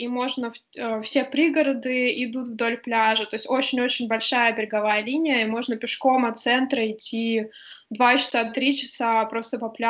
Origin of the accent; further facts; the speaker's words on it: Tomsk, Tomsk Oblast, Russia; born there; also born or lived in Brussels, Belgium / Novosibirsk; Я родилась в Томске и отучилась там в университете. Потом я поступила в магистратуру и училась в Бельгии. В Брюсселе жила около года.